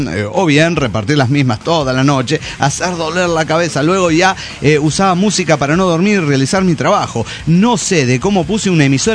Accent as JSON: {"language": "Spanish", "town": "Celaya", "region": "Guanajuato", "country": "Mexico", "tie": "born or raised there", "said": "Yo soy originario de Celaya, igual que la Blanca, mi melliza"}